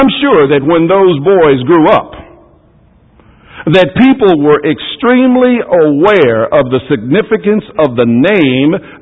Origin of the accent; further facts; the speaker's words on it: Texas, United States; born there; I was born in Texas, and … You could find a Billy Ray on every corner in Texas.